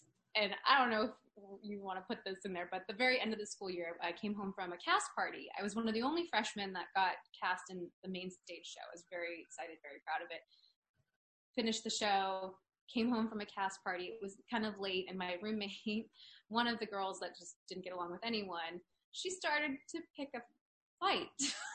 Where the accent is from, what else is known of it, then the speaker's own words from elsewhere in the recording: Cleveland, Ohio, United States; Okay, I grew up in Cleveland.